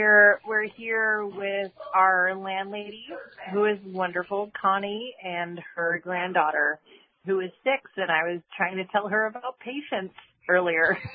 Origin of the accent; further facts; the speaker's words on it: New York, United States; Just Hurricane Sandy, because I'm a New Yorker.